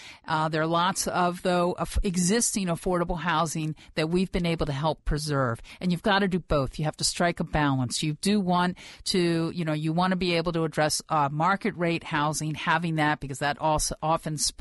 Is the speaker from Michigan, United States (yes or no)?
no; Baltimore, Maryland, United States; now in Washington, United States; Well, I've been here for 30 years. I came from Baltimore, where I was born and raised, but I have been here for 30 years now, and I have to say it is remarkable. I live in Ward 1